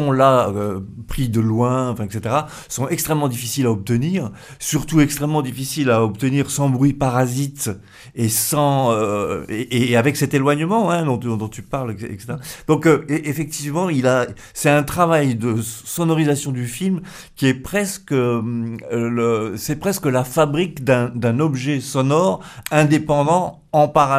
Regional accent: Grand Est, France; Salut camarade, je suis Lorrain, je tenais à le dire.

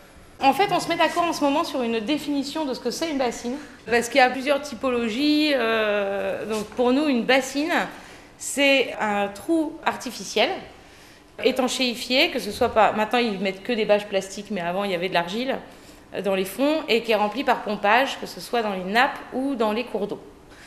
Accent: Poitiers, Nouvelle-Aquitaine, France; Moi, je suis du Clain de Poitiers, du bassin du Clain.

